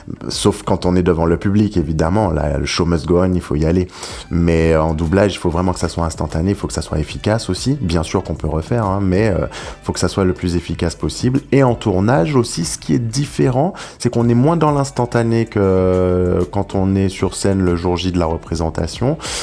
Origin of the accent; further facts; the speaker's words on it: Le Vauclin, Martinique; also born or lived in Schœlcher; je suis né à Chelcher, mais j'ai grandi au Macabou, j'ai grandi vers le Vauclin, à côté de la plage